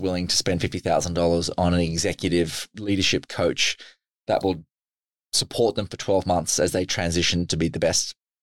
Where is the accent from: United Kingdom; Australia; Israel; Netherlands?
Australia; as an Australian